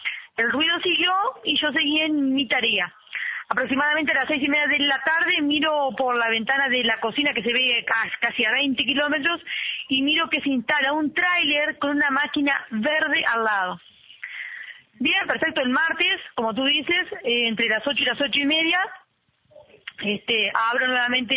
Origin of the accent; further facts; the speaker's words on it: Fray Bentos, Río Negro, Uruguay; somos más de 20 las maestras que somos de Fray Bentos y vamos a trabajar como maestras unidocentes